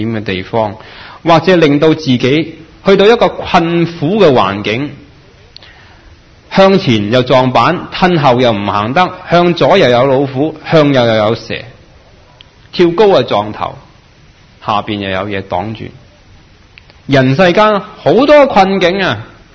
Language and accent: Cantonese; Guangdong, China; 六祖當然係南方人啦，佢哋係我哋廣東人